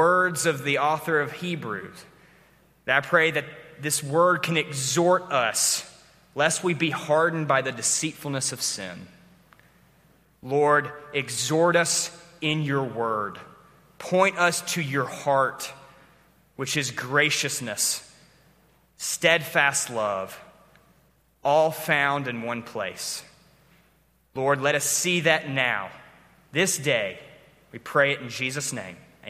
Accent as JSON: {"language": "English", "region": "the South", "country": "United States", "said": "I would not want to live there. As a Southerner, I wouldn't want to live there."}